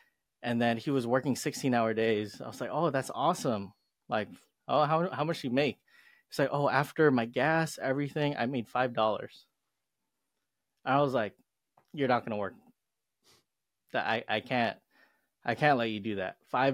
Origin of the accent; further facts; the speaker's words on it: Los Angeles, California, United States; born there; I was born in Los Angeles, California, to two hardworking immigrant parents living the typical immigrant lifestyle.